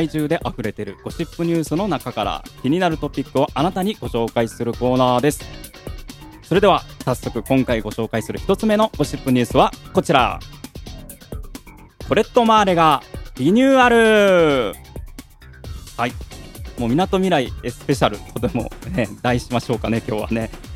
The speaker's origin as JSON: {"language": "Japanese", "town": "Yokohama", "region": "Kanagawa", "country": "Japan", "tie": "born or raised there", "said": "私あの実はですね横浜出身、横浜在住なもんです、もう36年、横浜にあの間いなくなったりはしてましたけどね、ほぼ、まあ、横浜で、ずっと生きてきた人間なんですけれども"}